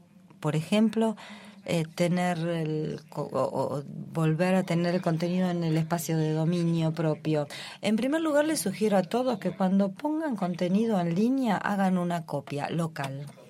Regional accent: Mexico; de México.

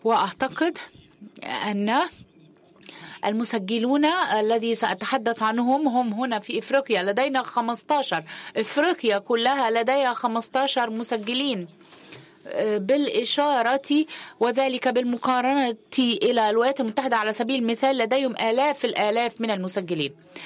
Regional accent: Marrakesh, Marrakesh-Safi, Morocco; أنا من مراكش،

